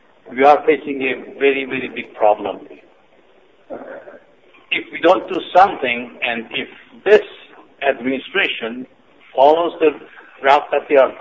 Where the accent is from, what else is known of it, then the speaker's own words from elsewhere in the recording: Iran; now in United States; If that happens, I would be sorry to be both Iranian and American. I am an American now.